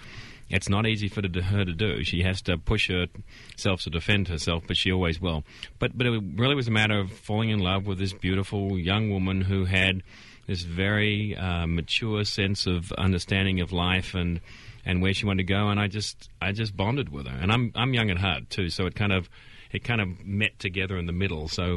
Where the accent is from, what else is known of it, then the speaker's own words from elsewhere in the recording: Australia; I'm white, yes. Yeah. I'm Australian, yes.